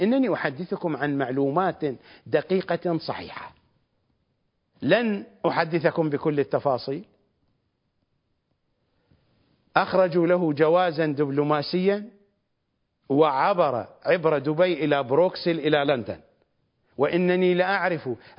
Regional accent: Iraq; إذا ما وصلت إلى نقطة حدودية من حدود بلدي العراق فإنهم سيوقفوني

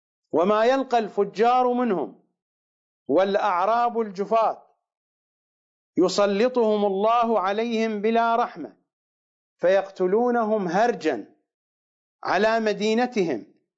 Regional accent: Iraq; لا توجد عندنا في العراق مدينة توصف بأنها برية وبحرية إلا البصرة

